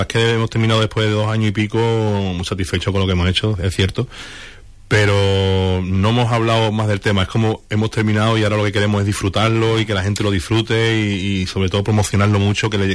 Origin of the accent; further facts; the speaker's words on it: Huelva, Andalusia, Spain; tenemos que tener en cuenta que soy de Huelva